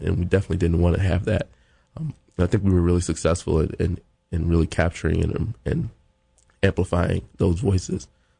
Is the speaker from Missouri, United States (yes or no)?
no; Farmville, Virginia, United States; to take the producers and staff of Montpelier and With Good Reason to Farmville, Virginia, which is my hometown.